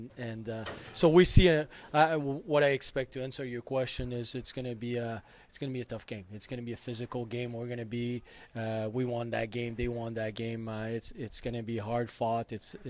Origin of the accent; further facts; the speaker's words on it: Canada; Being Canadian, part of your heart wants Team Canada to win